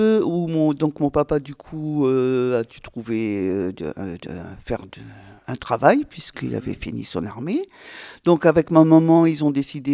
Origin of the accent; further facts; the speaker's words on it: Sarrebourg, Grand Est, France; born there; Je suis née à Sarrebourg, mais je n'ai pas vraiment vécu à Sarrebourg. Mon papa était militaire.